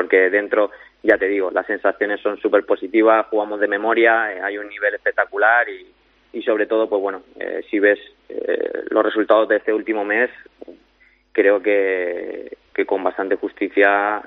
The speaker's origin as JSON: {"language": "Spanish", "region": "Region of Murcia", "country": "Spain", "tie": "born or raised there", "said": "Bueno, él sigue ahí, en Murcia, en mi pueblo."}